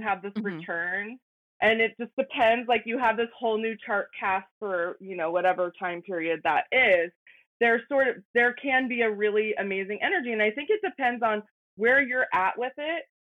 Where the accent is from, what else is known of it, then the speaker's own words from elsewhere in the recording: Colorado Springs, Colorado, United States; born there; So I was born in Colorado Springs